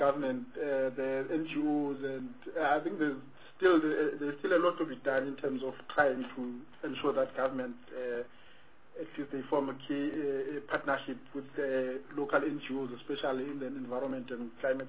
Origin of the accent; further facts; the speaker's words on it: Soweto, Gauteng, South Africa; we've noticed that here, especially in Soweto, because we are from Soweto